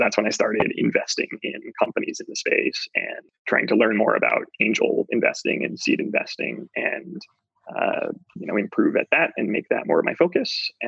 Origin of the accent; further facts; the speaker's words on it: Joplin, Missouri, United States; So I was born in Kansas City, but then moved to Joplin and a small town near Joplin after that.